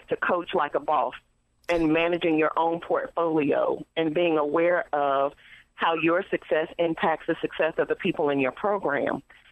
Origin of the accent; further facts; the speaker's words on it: Louisiana, United States; I grew up in Louisiana.